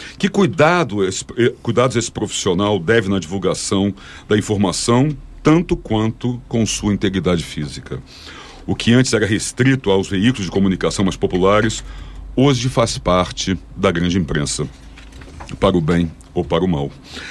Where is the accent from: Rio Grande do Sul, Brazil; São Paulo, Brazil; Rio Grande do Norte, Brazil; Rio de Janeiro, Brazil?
Rio de Janeiro, Brazil; sou jornalista há mais de 30 anos, sou de uma geração em que, ainda mais no Rio de Janeiro, de onde eu vim